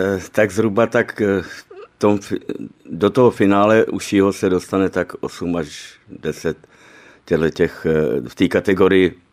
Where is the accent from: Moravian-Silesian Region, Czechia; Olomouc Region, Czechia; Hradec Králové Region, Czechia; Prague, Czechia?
Prague, Czechia; když jsem se narodil na Žižkově, tak když my jsme bydleli v Koněvové ulici